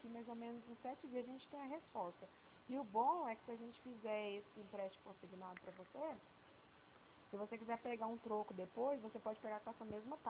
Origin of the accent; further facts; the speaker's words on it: Morrinhos, Goiás, Brazil; eu sou de Morrinhos